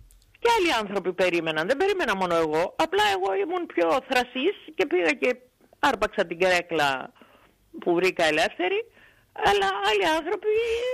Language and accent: Greek; Greece; αν δεν σας αρέσει η πατρίδα μου, να πάτε στη δικιά σας. Εδώ είναι Ελλάδα